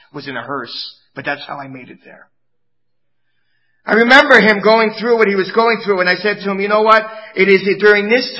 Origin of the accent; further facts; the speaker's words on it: New York, United States; You know, I'm from New York.